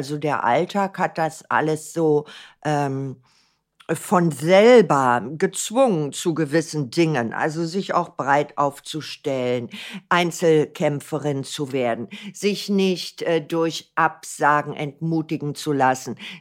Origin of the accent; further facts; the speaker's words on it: Berlin, Germany; Wissen Sie, ich bin ein Berliner Kind. Ich bin in Berlin geboren von einer Flüchtlingsgroßmutter aus Weimar